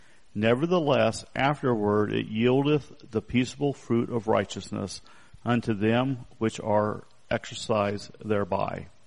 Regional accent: Arizona, United States; I'm from Arizona, so I'm used to this type of environment, and I actually miss it.

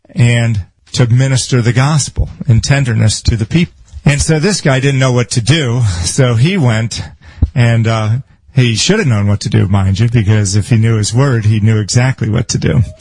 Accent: Northfield, United States; when of course I'm better than these people because I come from Northfield?

